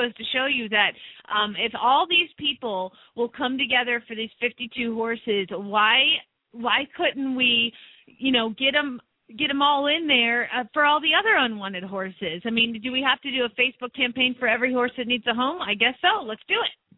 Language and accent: English; Atlanta, Georgia, United States; Oh, but see, growing up in Atlanta, same deal, girl.